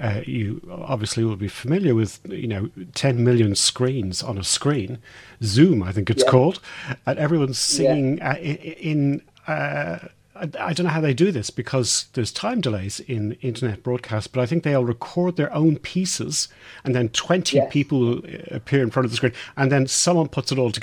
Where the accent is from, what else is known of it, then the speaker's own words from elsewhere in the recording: Australia; I know, I'm Australian.